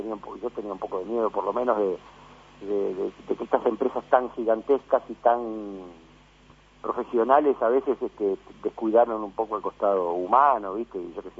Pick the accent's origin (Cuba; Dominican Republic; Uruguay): Uruguay; uno se construye como actor uruguayo, uno piensa en, bueno, laburo fuera del país, sí, en Argentina, pensás.